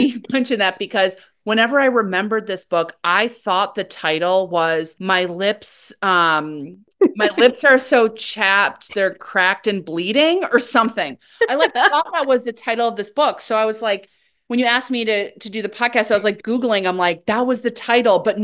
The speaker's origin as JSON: {"language": "English", "region": "Minnesota", "country": "United States", "tie": "born or raised there", "said": "And then because I grew up in Minnesota, we took little trips to see the places mentioned in the books."}